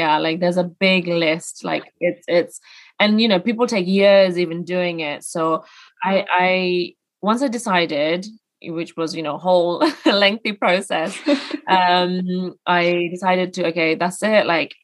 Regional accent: United Kingdom; Even though I'm British, I had to do that as well.

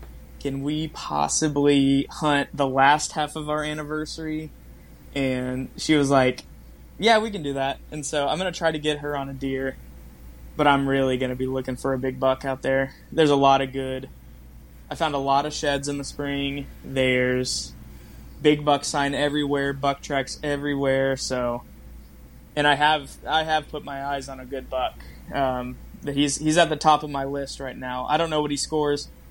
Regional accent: Missouri, United States; I mean, growing up in Missouri, I had, you know, about 150, in between 150 to 300.

